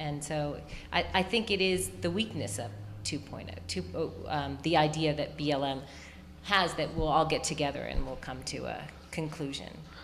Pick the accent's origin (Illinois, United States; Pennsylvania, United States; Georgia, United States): Illinois, United States; Chicago; I do, actually. I'm from Chicago, originally.